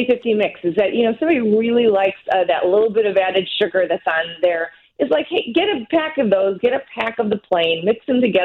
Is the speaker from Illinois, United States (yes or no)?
yes; Chicago, Illinois, United States; I mean, we're from Chicago. Pizza is a food group.